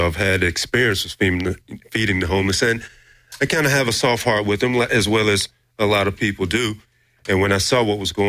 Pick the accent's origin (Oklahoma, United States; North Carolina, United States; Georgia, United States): Georgia, United States; also born or lived in Alabama; I'm here visiting from Georgia via Alabama